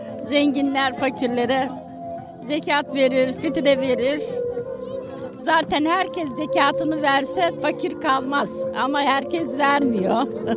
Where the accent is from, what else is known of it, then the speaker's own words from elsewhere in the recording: Bandırma, Balıkesir, Turkey; Bandırma doğumluyum. Annem de Bandırma doğumlu. Esas Bandırmalıyız biz.